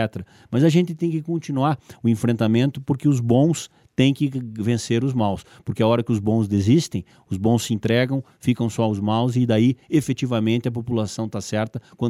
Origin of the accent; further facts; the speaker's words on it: Clevelândia, Paraná, Brazil; also born or lived in São Carlos do Ivaí; Eu me criei em Clevelândia, a terra do meu pai, e em São Carlos do Ivaí, que é a terra da minha mãe.